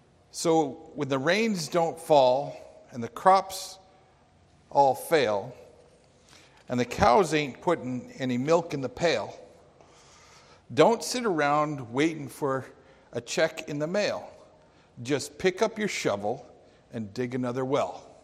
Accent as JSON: {"language": "English", "town": "Calgary", "region": "Alberta", "country": "Canada", "tie": "born or raised there", "said": "I grew up in Calgary. You can't really avoid country music growing up in Calgary."}